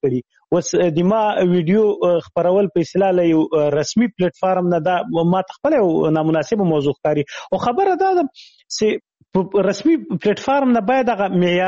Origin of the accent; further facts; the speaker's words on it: Khyber Pakhtunkhwa, Pakistan; ماشومتوب په شمشتو کې تیر کړی شمشتوي مهاجرینو کمپوس